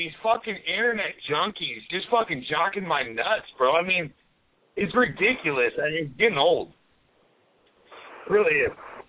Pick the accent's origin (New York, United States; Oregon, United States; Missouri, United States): Missouri, United States; So since I'm from Missouri